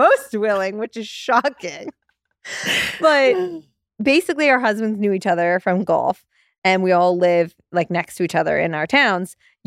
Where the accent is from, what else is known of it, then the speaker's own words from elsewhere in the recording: New Jersey, United States; I didn't really have to because I'm from New Jersey.